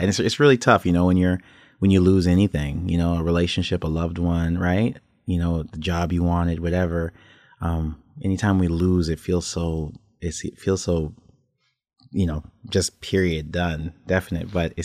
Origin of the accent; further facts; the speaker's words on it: Toronto, Ontario, Canada; born there; No, so I was born in Toronto.